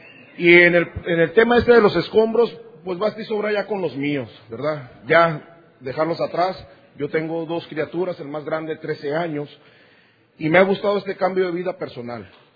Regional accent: Nogales, Arizona, United States; acepto ser alcohólico. Vengo de Nogales, Arizona.

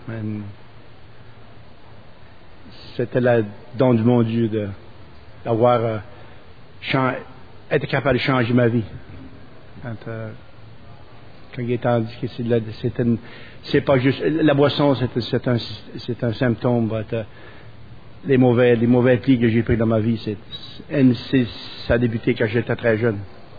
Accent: Hartford, Connecticut, United States; Je suis de Hartford, Connecticut. Et je parle français

